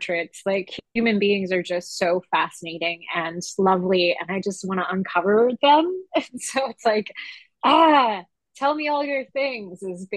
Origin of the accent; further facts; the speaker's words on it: New Westminster, British Columbia, Canada; Okay, so I am also from the place that settlers call New Westminster, which is the area of the Coast Salish peoples of the Kakite First Nation.